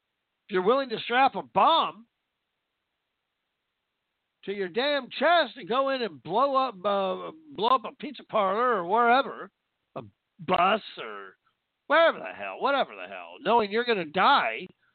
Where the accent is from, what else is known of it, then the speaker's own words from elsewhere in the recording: Vancouver, Washington, United States; We had Russians in my hometown of Vancouver, Washington.